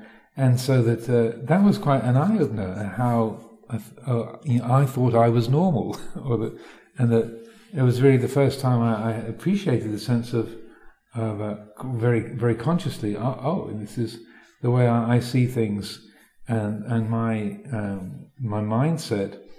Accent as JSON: {"language": "English", "region": "England", "country": "United Kingdom", "said": "I suddenly began to realize that being English is not normal. It's not the baseline."}